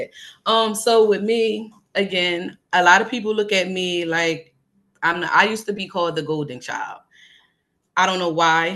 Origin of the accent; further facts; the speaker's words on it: Chester, Pennsylvania, United States; I'm from Chester, born and raised, love Chester, raised in Chester schools. I was Chester High, 2009 valedictorian.